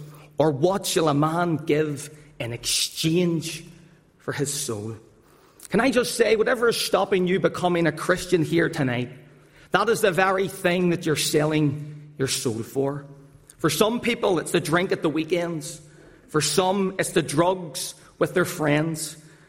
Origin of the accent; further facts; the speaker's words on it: Belfast, Northern Ireland, United Kingdom; I'm from the Donegal Road area in Belfast. Live right beside Windsor Park.